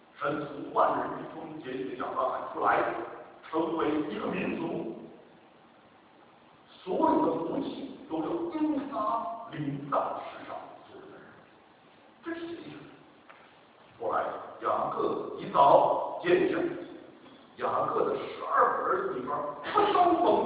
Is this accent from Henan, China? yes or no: no; Beijing, China; accent: Beijing; 今天我讲话像北京腔啊，有点北京腔。北京腔的这个就说，你在哪儿？不知道啊，我说我是北京人啊，所以一般都不愿意讲是从美国回来的啊。